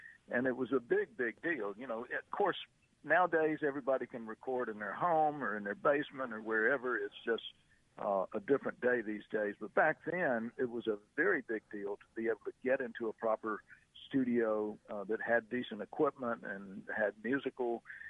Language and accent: English; the South, United States; growing up in the South